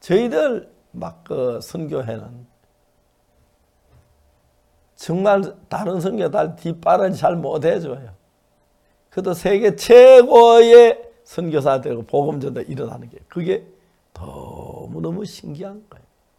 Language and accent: Korean; South Korea; 우리는 한국에서 온 학생들인데 음악을 잘해요.